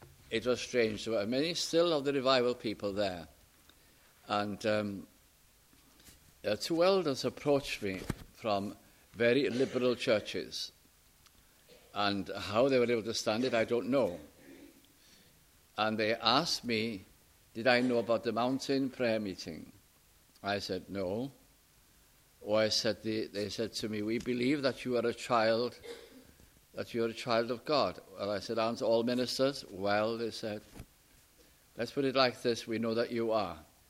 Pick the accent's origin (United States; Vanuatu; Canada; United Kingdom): United Kingdom; Wales; being Welsh